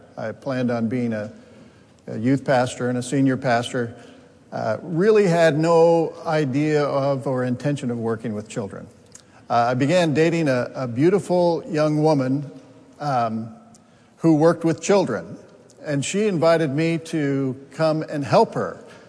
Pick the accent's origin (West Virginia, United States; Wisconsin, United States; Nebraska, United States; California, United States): California, United States; also born or lived in Denver, Colorado; Well, I was born in Denver, Colorado, and my father worked in aerospace, so we moved around a lot. But I spent most of my time in California